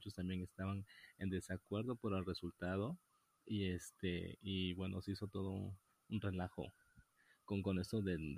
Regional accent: Oaxaca, Mexico; uno siendo oaxaqueño y estado acostumbrado a la gastronomía que tenemos en nuestro estado.

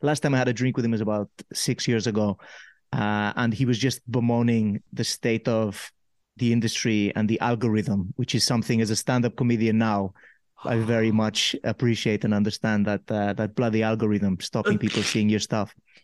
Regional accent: Pollença, Balearic Islands, Spain; I'm from, I'm from Mallorca. I grew up in Poyenza where, you know, overlooking where the king of Spain docks his ship.

